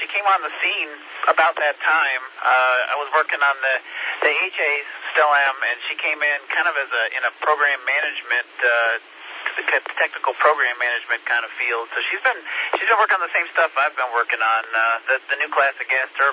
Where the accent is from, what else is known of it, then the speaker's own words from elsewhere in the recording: California, United States; I'm originally from California, and don't miss that a bit.